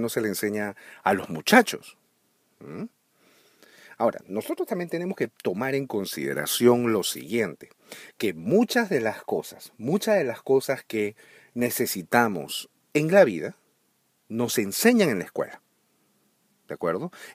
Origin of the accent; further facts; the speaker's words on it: Peru; En mi país, en Perú